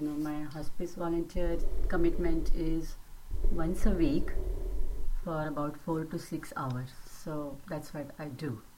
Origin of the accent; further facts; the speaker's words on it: Mumbai, Maharashtra, India; moved away; Originally, I'm from Mumbai, India, and I'm living in this country for 43 years.